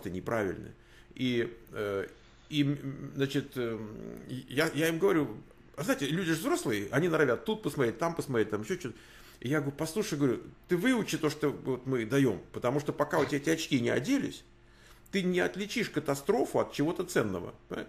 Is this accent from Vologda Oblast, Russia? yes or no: no; Moscow, Russia; я вот из Москвы